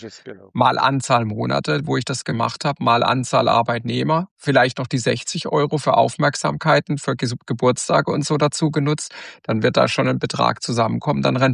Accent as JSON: {"language": "German", "region": "Baden-Württemberg", "country": "Germany", "said": "wir sind ja beide aus Baden-Württembergs"}